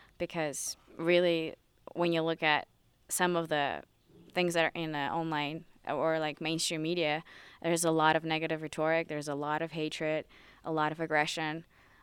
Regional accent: Azerbaijan; English is a second language; I'm from Azerbaijan.

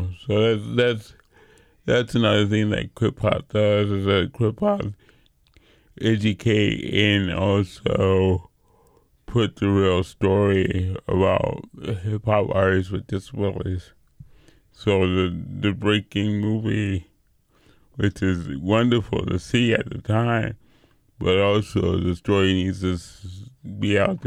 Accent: New York, United States; When I was growing up in New York, I saw women breakdancing

